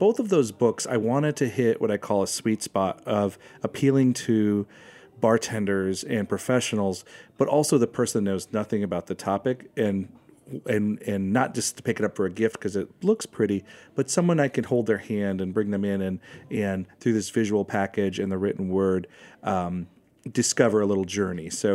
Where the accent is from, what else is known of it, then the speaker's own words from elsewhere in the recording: United States; I'm American writing about Italian topics, speak little to no Italian.